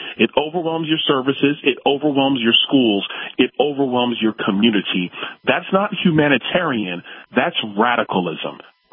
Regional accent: Brooklyn, New York, United States; Oh, absolutely. Crown Heights, Brooklyn. That's where I grew up. Park Place, Troy, and Schenectady.

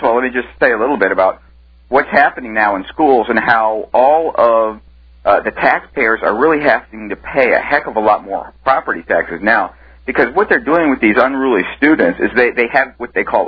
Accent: Florida, United States; I was born and raised down there in South Florida myself.

